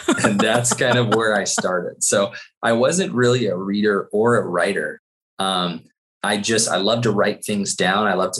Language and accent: English; Santa Barbara, California, United States; also born or lived in Houston, Texas; So I was born in Houston, Texas, but raised in sunny Santa Barbara, California.